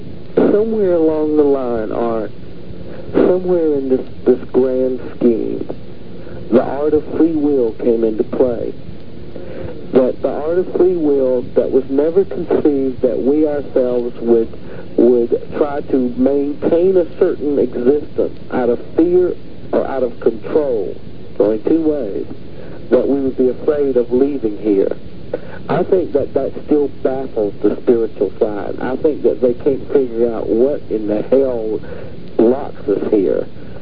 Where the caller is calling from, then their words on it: Minneapolis, Minnesota, United States; From Minneapolis, right?